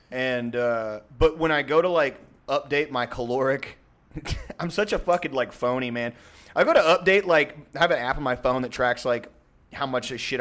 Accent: the South, United States; We thought about because we're all like from the South.

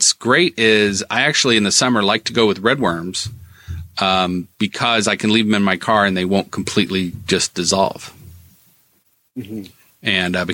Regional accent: Midwest, United States; now in New England, United States; One of the interesting things that I didn't realize when I moved out here from the Midwest to New England is the names of the different sizes of night crawlers.

